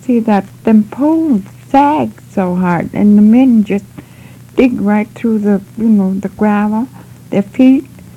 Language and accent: English; Chandler, Alaska, United States; born there; I was born in Chandler, Alaska, right at the lower end of Big Chandler Lake at the Brooks Range, May 10, 1905.